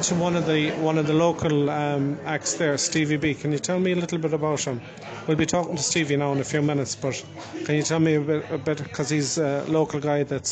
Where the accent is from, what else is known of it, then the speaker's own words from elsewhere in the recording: Ballygar, Connacht, Ireland; I'm from Ballygar here myself